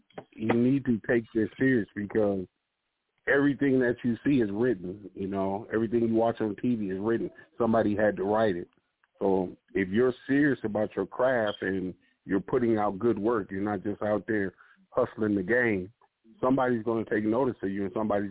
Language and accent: English; Milwaukee, Wisconsin, United States; also born or lived in Rhode Island; From Milwaukee. Well, I was actually born in Rhode Island, but I came here as a baby, so I say I'm from Milwaukee.